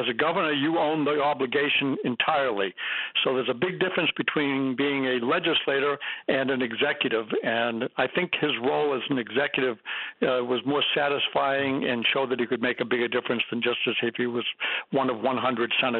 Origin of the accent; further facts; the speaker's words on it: Massachusetts, United States; now in Jaffrey, United States; I grew up in Massachusetts, but resident of New Hampshire.